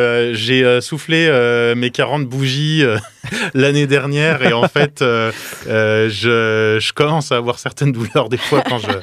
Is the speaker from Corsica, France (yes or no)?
no; Dijon, Bourgogne-Franche-Comté, France; moi je suis originaire de Dijon à la base